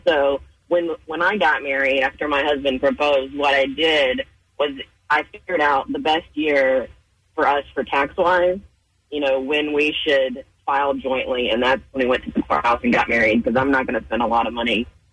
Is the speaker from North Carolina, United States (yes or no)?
yes; Asheville, North Carolina, United States; Hi. I'm actually from Asheville. I'm just down in Charlotte right now.